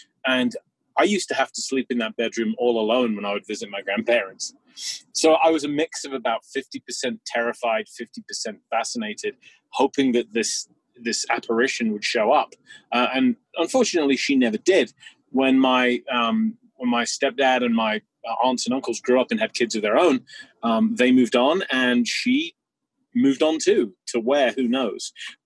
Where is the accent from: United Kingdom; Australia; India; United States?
United Kingdom; England; when I was a young boy growing up in England